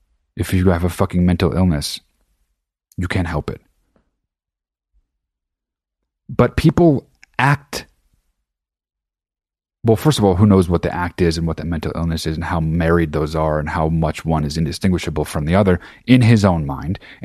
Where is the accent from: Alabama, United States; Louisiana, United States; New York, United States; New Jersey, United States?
New Jersey, United States; now in Los Angeles, United States; I'm 37 years old. I'm fucking from New Jersey. I live in Los Angeles.